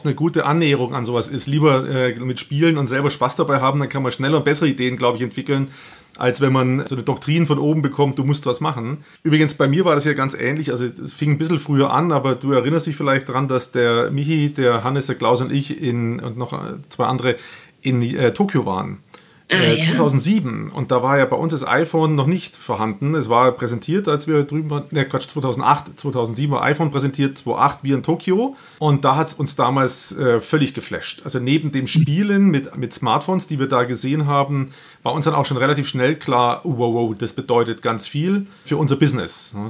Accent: Nuremberg, Bavaria, Germany; ich komme aus Nürnberg

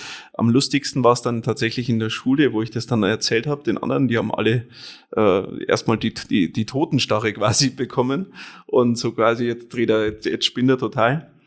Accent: Penting, Bavaria, Germany; Gebürtig komme ich aus Penting, das ist bei Neuenburgfenwalde.

